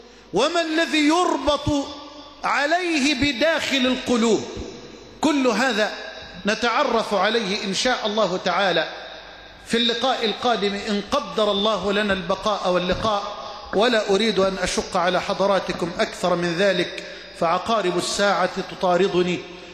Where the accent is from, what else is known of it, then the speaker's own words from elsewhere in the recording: Egypt; واجعل بلدنا مصر أمنا أمانا، سخاء رخاء